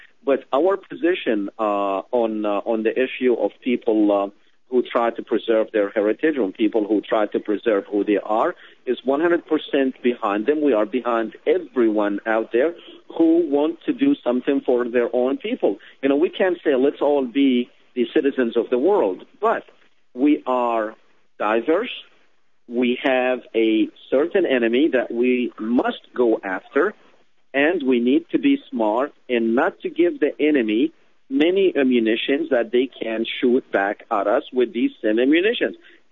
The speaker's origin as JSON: {"language": "English", "region": "Louisiana", "country": "United States", "said": "you know, I'm from Louisiana."}